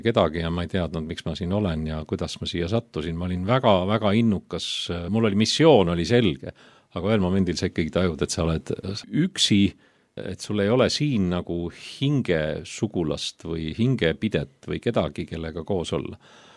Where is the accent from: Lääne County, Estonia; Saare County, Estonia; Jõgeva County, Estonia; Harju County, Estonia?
Harju County, Estonia; Saue; kui ma olin noore mehena Tallinnast või siis Tallinna lähedalt Sauelt, kus ma üles kasvasin, kolinud Pärnu Jaagupisse